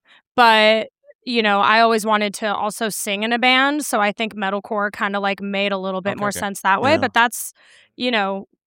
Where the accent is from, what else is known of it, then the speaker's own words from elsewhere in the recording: Oregon, United States; I grew up in Oregon, which is in the northwestern part of the states, but I lived in a really small town in the southern part of the state, and I didn't move to the Portland area until I was like, you know, 13 years old.